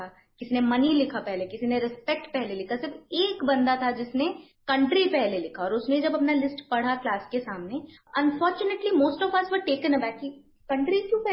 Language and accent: Hindi; Assam, India; first language Bengali; मैं north east से हूँ, मैं असम से हूँ, मेरा मदर टंग बंगाली है। कितने मजे की बात है, आई come from Assam, I speak Bengali